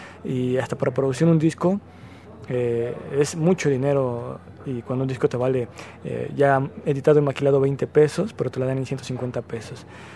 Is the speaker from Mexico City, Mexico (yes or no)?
no; Tultepec, State of Mexico, Mexico; representando de dónde soy, de Tultepec, Estado de México.